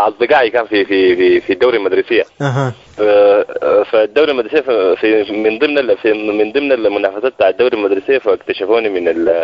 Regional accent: Khartoum, Sudan; ، اتولدت في الخرطوم هنا.

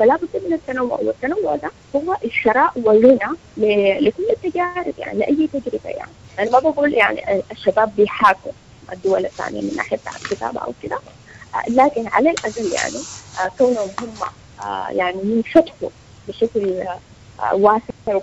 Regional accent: Sudan

